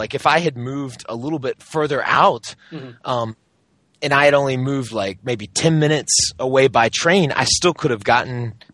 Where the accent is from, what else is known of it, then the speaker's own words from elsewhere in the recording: Georgia, United States; Like I remember, you know, growing up in Georgia, there was always a lot of like yellow pollen on the cars, but I don't remember seeing it here.